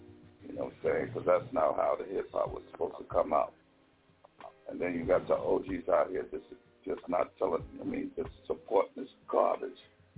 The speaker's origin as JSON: {"language": "English", "town": "Brooklyn", "region": "New York", "country": "United States", "said": "I come from Brooklyn, New York, the mecca of hip-hop when hip-hop started."}